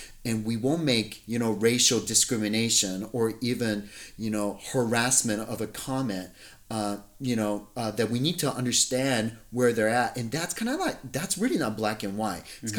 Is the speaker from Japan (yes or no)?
yes; Japan; I'm from Japan. I come from that element. Majority of my life, I lived there.